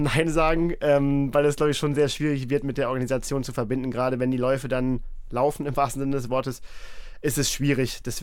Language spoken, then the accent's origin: German; Dortmund, North Rhine-Westphalia, Germany; Und also ich bin gebürtiger Dortmunder und habe dann für 3 Jahre hier bei einem großen Breitensportverein in Dortmund als Projektmanager gearbeitet.